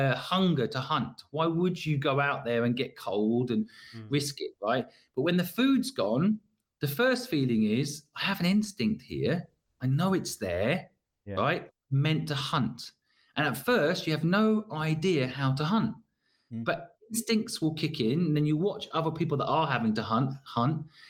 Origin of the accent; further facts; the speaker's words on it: Cambridge, East of England, United Kingdom; I walked past this house in Cambridge, which is where I grew up in England.